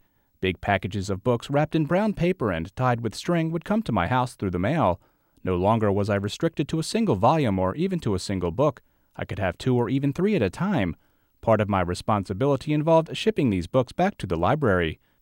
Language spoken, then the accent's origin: English; Iowa, United States; A library for the blind had been established in my home state of Iowa